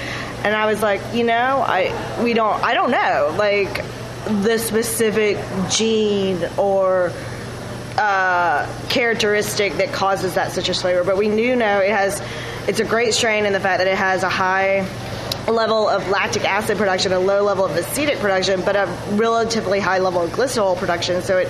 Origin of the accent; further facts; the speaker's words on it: Florida, United States; I'm originally from Florida.